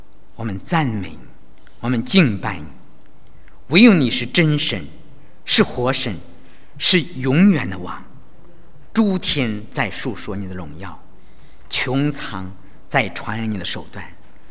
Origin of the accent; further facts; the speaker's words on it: China; 在我们中国人好像看来，我们的信仰怎么样？是迷信